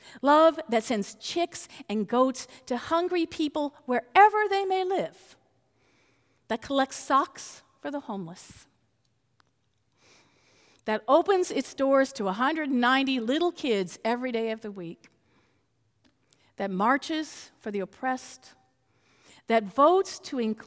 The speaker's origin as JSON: {"language": "English", "region": "Texas", "country": "United States", "tie": "born or raised there", "also_born_or_lived": "Mexico", "said": "I grew up in Texas and Mexico, and I learned two very different sides of that little history."}